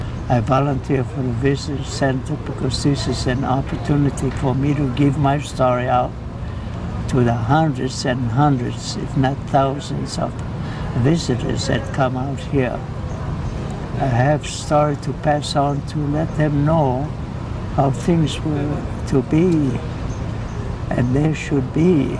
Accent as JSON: {"language": "English", "town": "Honolulu", "region": "Hawaii", "country": "United States", "tie": "born there", "said": "I was born in Honolulu on June 3rd, 1917."}